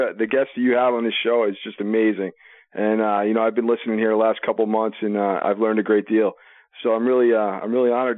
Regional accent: Clinton, New Jersey, United States; And I grew up in Western New Jersey, in a small town, Clinton, New Jersey, which if you've ever been there, it's a beautiful, beautiful place to visit.

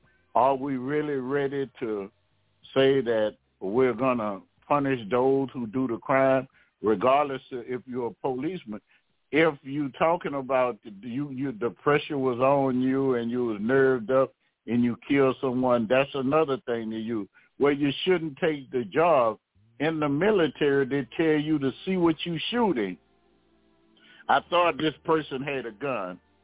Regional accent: Baton Rouge, Louisiana, United States; I'm from Baton Rouge, Louisiana, and we're going to have crawfish

